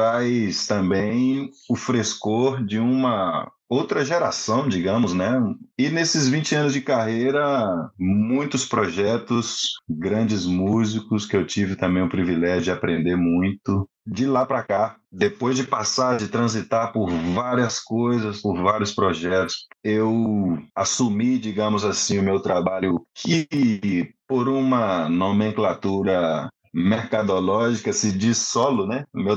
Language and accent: Portuguese; Timóteo, Minas Gerais, Brazil; Eu venho de Timóteo, uma cidade no noroeste mineiro, então, mais para o norte de Minas, você já nota uma mudança no sotaque, né?